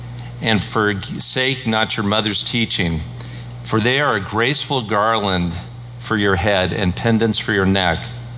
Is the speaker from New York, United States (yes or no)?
no; California, United States; I was raised here in the Bay Area, and I was raised in a Catholic family.